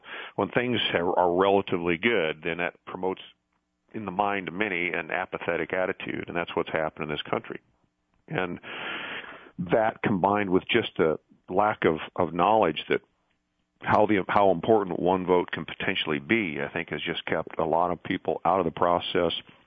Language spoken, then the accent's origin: English; Meridian, Idaho, United States; I've gone from my hometown, Meridian North, all the way up to Sandpoint, Bonners Ferry, and then back down.